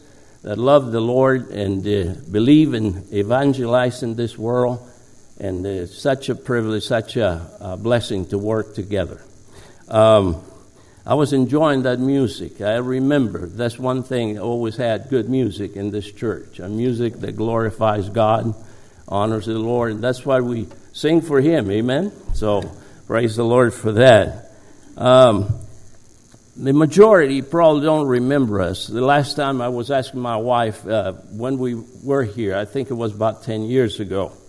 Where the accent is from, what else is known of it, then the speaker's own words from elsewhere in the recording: Argentina; English is a second language; now in United States; So when people ask me about my accent, I say I'm a southerner.